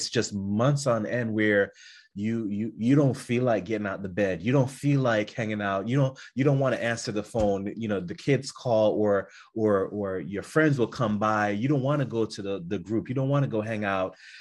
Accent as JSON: {"language": "English", "town": "Fort Lauderdale", "region": "Florida", "country": "United States", "tie": "born or raised there", "said": "because I grew up in Fort Lauderdale."}